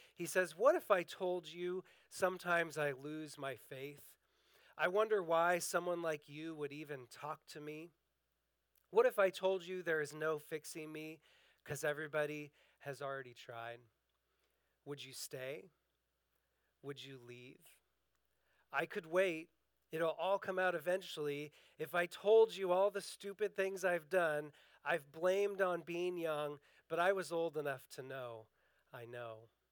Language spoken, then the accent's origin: English; Washington, United States; I grew up in Eastern Washington, a part of the country where it's not completely unusual to see a cowboy hat now and then.